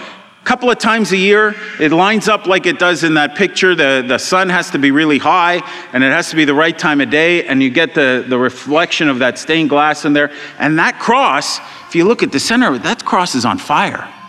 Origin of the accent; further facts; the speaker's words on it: Montreal West, Quebec, Canada; I grew up in Montreal West.